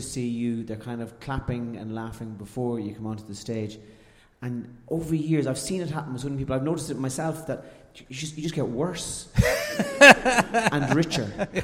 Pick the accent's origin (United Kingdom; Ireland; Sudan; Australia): Ireland; As an Irishman